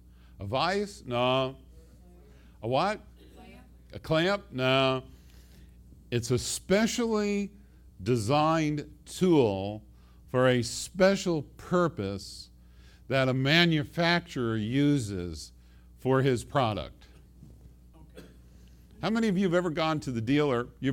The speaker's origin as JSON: {"language": "English", "region": "New York", "country": "United States", "said": "I'm from New York, lawyer from Salt and Light."}